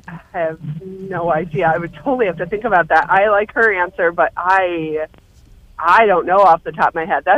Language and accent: English; Erie, Michigan, United States; I am from Erie, Michigan.